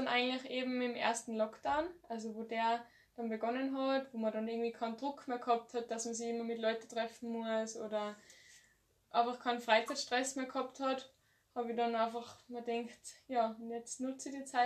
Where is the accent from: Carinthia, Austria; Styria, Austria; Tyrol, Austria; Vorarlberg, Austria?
Tyrol, Austria; St. Jakob in Haus; now in Innsbruck, Austria; also ich wohne in Innsbruck. Ursprünglich komme ich aus dem Tiroler Unterland, aus St. Jakob in Haus. Bin aber jetzt in einer WG in Innsbruck